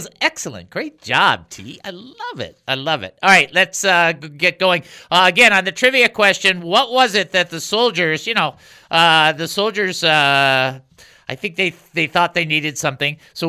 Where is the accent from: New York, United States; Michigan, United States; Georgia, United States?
Michigan, United States; now in Texas, United States; I was born in Michigan. And in Michigan, we would go to summer camp.